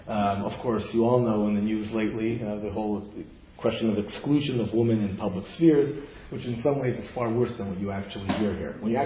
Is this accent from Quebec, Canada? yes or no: yes; Montreal, Quebec, Canada; I was raised in Montreal, and as a Canadian, we all enjoy unquestionably the benefits of a society